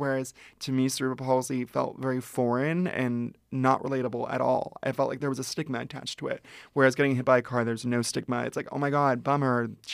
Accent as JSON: {"language": "English", "town": "Ventura", "region": "California", "country": "United States", "tie": "born or raised there", "said": "I grew up in Ventura, which is an hour north of here."}